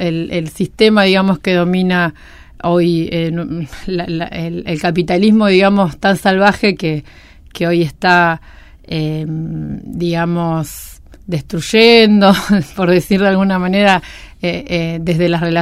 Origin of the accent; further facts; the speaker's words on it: Patagonia, Argentina; Soy nacida